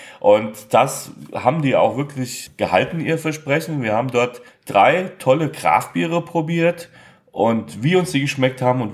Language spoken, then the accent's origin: German; Hesse, Germany; born there; als gebürtiger Hesse